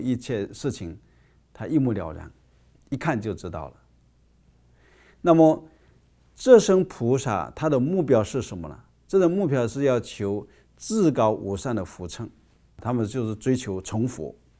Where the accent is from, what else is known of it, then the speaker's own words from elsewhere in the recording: China; 或是作为一个中国人呢，我们都要感恩先人